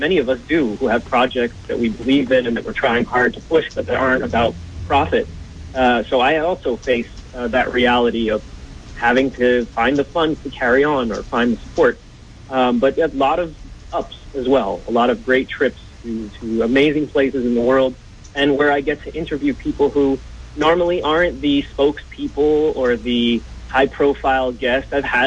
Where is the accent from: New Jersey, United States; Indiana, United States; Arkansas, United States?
New Jersey, United States; now in Netherlands; BAI in general is part of my daily diet growing up in New Jersey.